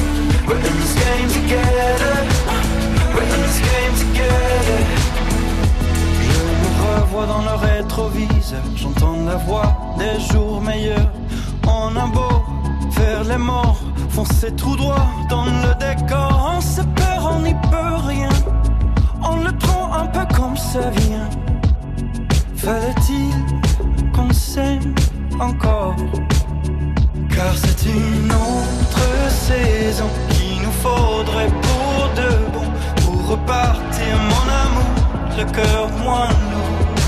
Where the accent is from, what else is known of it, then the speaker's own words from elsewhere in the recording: Oran, Oran Province, Algeria; born there; Non, je suis né à Oran, en Algérie.